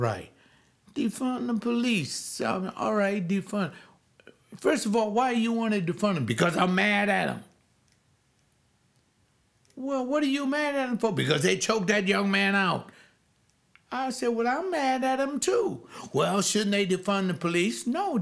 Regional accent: Los Angeles, California, United States; I was born and reared in Los Angeles.

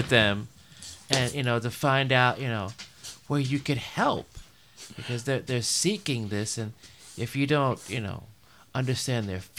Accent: Chicago, Illinois, United States; Now, I was born in 62, and growing up in Chicago, I don't recall seeing all these sort of storms and catastrophes

